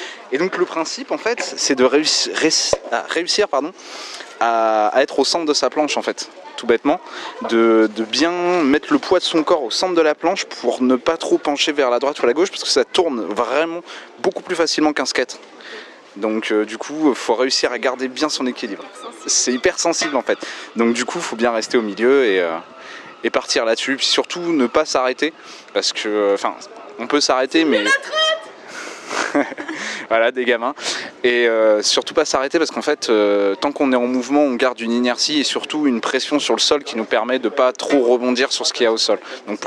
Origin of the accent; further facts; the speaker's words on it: Dieppe, Normandy, France; Et en fait, je viens de Dieppe, tout simplement.